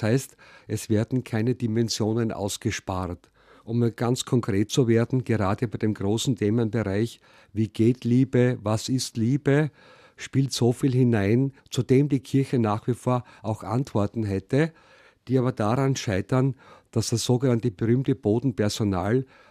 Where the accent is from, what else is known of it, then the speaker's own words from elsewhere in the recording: Styria, Austria; now in Vienna, Austria; ein gebürtiger Steirer, lebe seit den Anfang der 90er Jahre in Wien